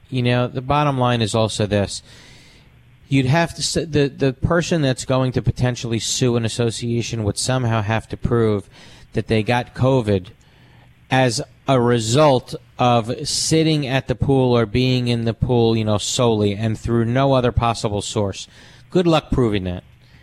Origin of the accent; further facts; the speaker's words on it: New York, United States; All right, I'm from Sheepshead Bay.